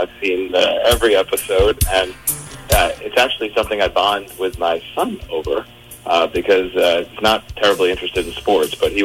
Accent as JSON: {"language": "English", "town": "Queens", "region": "New York", "country": "United States", "tie": "born or raised there", "said": "I grew up in Queens and Bayside, went to Queens College."}